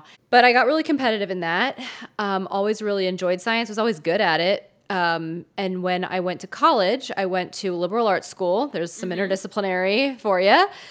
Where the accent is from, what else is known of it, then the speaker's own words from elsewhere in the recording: New Jersey, United States; So I am from New Jersey, South Jersey specifically, like 20 minutes outside of Philadelphia, we're talking.